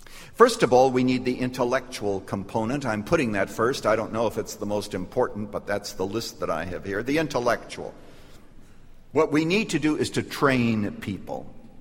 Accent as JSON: {"language": "English", "country": "Canada", "tie": "born or raised there", "said": "I was brought up in Canada. I was born near a little town that was so small that the mayor and the village idiot was the same person."}